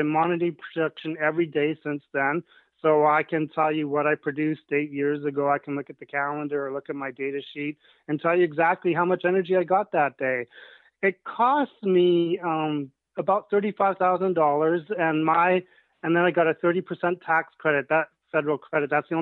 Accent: Canada; I always like to go camping in the mountains of Canada. I'm a Canadian.

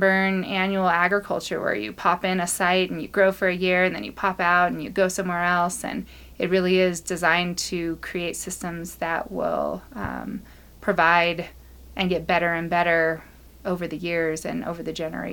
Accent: Florida, United States; Yes. So I grew up in Florida, although I didn't do a ton of gardening and farming when I was there.

